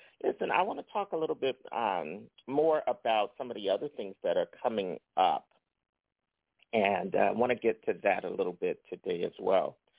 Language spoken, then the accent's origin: English; Philadelphia, Pennsylvania, United States; But and I grew up in Philadelphia.